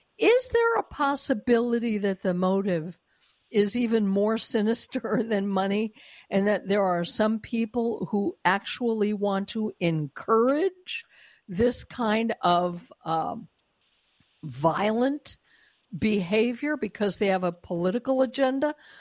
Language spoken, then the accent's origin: English; Colorado, United States; that began around the time, I think, of Columbine in my hometown area in Colorado